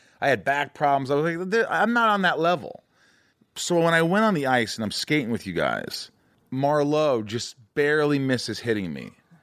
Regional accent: Indiana, United States; I grew up in Indiana, and I was fine. I used to go to camp in Canada

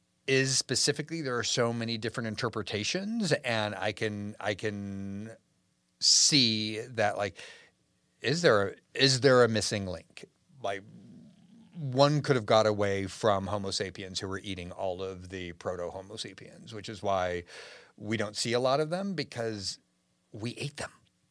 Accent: Pacific Northwest, United States; You know, I grew up in the Pacific Northwest, and so Bigfoot was a big deal

